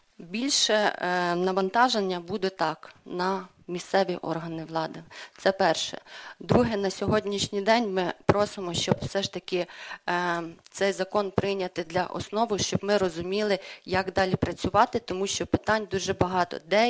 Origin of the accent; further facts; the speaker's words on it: Vinnytsia Oblast, Ukraine; я з Вінниччини, у нас є телеканал «Віта».